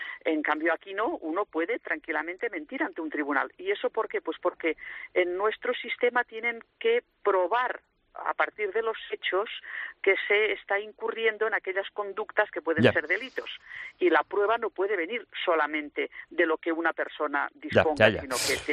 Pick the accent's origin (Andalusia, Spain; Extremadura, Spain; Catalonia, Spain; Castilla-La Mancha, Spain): Catalonia, Spain; yo como catalana, yo no soy una minoría sojuzgada de nadie.